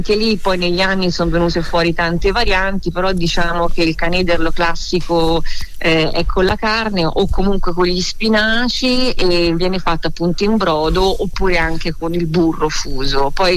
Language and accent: Italian; Trentino-Alto Adige, Italy; also born or lived in Florence; Io sono fiorentina, in realtà sono nata a Firenze, sono fiorentina, però appunto molto legata a queste terre dove appunto mi hanno portato che avevo solo 6 giorni.